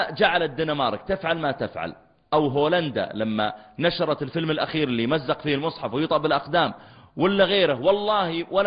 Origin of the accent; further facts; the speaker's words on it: Mecca, Makkah Province, Saudi Arabia; قلت له أنا من السعودية، أنا من مكة، تعرف مكة؟